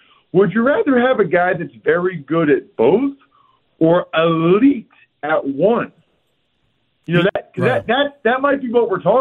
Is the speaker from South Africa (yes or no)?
no; Reading, Pennsylvania, United States; Back in my hometown, Reading, Pennsylvania, at my favorite bar growing up.